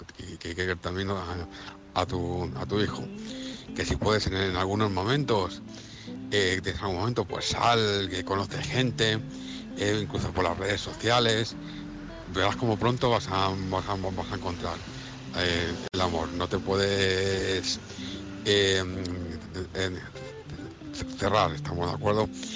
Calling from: Madrid, Community of Madrid, Spain; de Madrid.

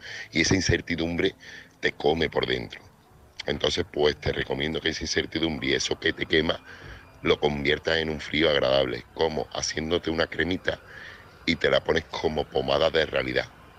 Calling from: Seville, Andalusia, Spain; corresponsal de Sevilla.

